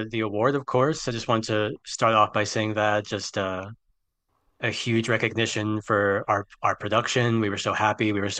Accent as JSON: {"language": "English", "town": "Miami", "region": "Florida", "country": "United States", "tie": "born or raised there", "said": "Background about me. I grew up in Miami, Florida. youngest of three, Italian Puerto Rican household"}